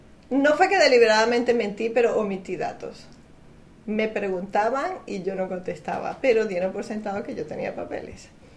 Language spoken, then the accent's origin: Spanish; Venezuela; moved away as an adult; now in Spain; Cogí a mis hijos, los metí en una maletita como pude y salí de Venezuela.